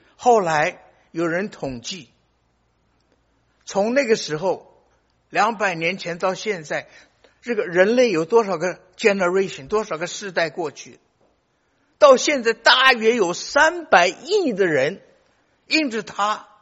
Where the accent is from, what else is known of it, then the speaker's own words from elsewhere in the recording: China; 不像我们中国，我们中国人虽然方言很多，文字都一样